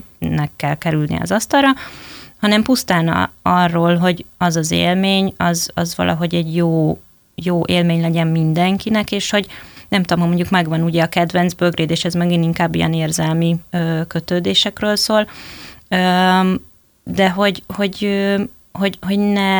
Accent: Slovakia; Én ugye felvidéki vagyok, és a szüleimnek ugye, tehát ugye csehszlovák design

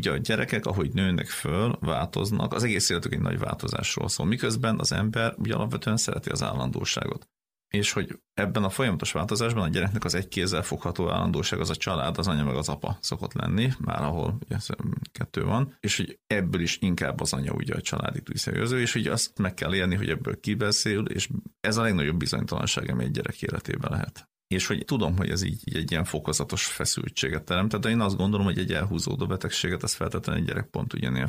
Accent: Gyula, Békés, Hungary; mi ugye ő is Gyulai, én is Gyulai vagyok

